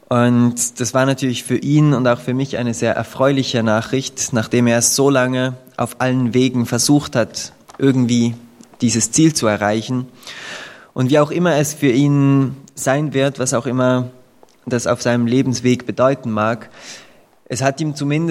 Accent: DR Congo; moved away; Ja, ich bin im Kongo aufgewachsen, aber ich verließ Kongo bereits in den frühen 90er Jahren, um nach Angola zu gehen.

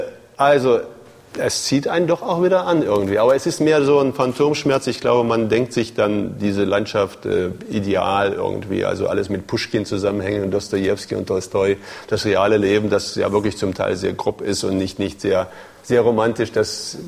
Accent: Erfurt, Thuringia, Germany; born or raised there; also born or lived in Vorkuta, Russia

